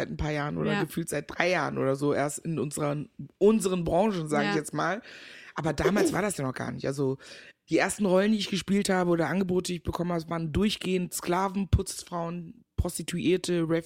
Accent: Meckenheim, North Rhine-Westphalia, Germany; also born or lived in Ghana; Also, ich bin geboren in Ghana, seit meinem 4. Lebensjahr aber in Deutschland. Ich bin in der wunderschönen Stadt Meckenheim bei Bonn groß geworden. So NRW halt, ne, da bin ich groß geworden.

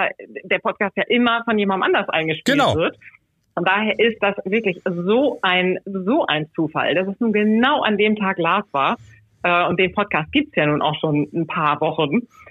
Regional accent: Hamburg, Germany; now in Basel, Switzerland; Ich komme aus Hamburg und bin auch in Hamburg geboren und habe bis vor 2 Jahren auch in Hamburg gelebt. Und jetzt sind wir, genau, vor knapp 2 Jahren nach Basel gezogen.

